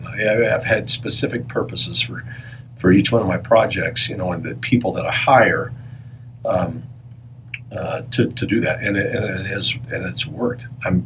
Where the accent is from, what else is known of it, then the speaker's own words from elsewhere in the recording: Smithfield, Utah, United States; I grew up in Smithfield, Utah. You know, I mean, it's kind of weird that I'm a jazz guitar player.